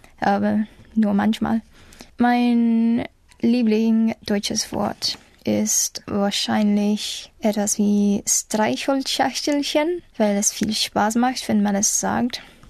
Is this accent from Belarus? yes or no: no; England, United Kingdom; German is a second language; ich komme aus England. Ich war in 1997 geboren, deshalb bin ich noch relativ jung.